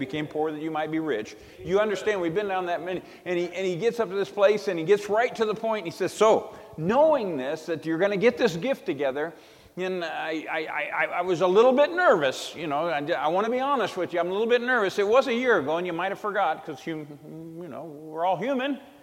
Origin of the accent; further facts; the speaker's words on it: Winston-Salem, North Carolina, United States; born there; I was born in Winston-Salem, North Carolina. I'm a Carolinian. Didn't live there. Then I became a Yankee, yeah. And then I transplanted to the South